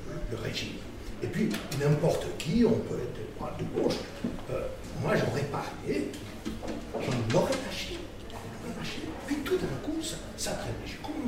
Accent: Spain; Je viens d'Espagne, donc très proche

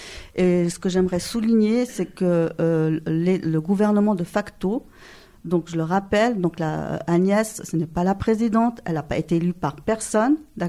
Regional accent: Geneva, Switzerland; moi j'ai grandi ici, hein, en Suisse. Mon père, il est bolivien, il est venu se réfugier à cause de la dictature.

